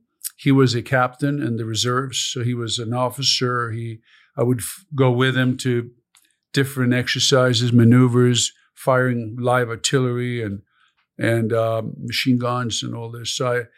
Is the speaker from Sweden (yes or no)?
yes; Sweden; So when I grew up in Europe